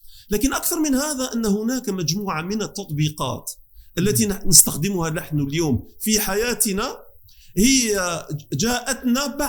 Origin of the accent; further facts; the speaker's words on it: Algeria; born there; وأنا يعني مولود في الجزائر ولي بيت في الجزائر وانتقل إلى الجزائر